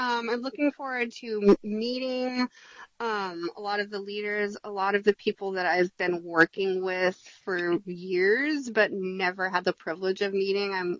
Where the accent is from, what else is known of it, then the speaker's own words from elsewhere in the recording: Iowa, United States; now in Long Beach, United States; So I grew up in Iowa, and then I moved to California in 2005. I'm currently living in Long Beach, California.